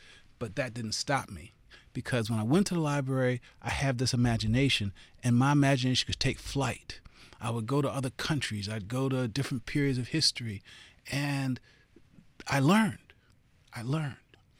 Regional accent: Baltimore, Maryland, United States; I grew up in East Baltimore. About 12 blocks away from Johns Hopkins.

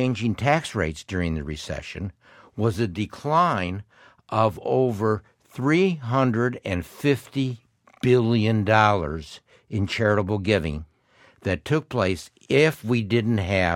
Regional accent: Midwest, United States; You know, being a Midwesterner, I mean, people, you would know

